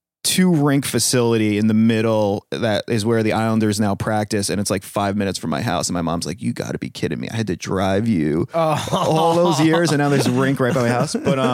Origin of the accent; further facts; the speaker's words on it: East Meadow, New York, United States; I mean, so I grew up in East Meadow.